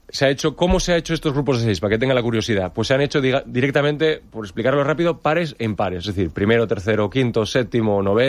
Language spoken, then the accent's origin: Spanish; San Sebastián, Basque Country, Spain; now in Villajoyosa, Spain; Yo, que soy de San Sebastián, del norte, había jugado aquí contra la Vila cuando yo era jugador